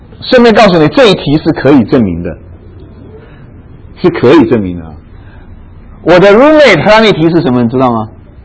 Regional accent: China; 我们中国人就怕吃亏，对不对？

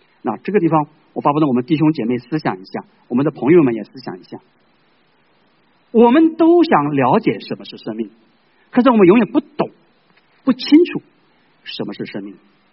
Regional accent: China; 我们中国人有人理错误的理解

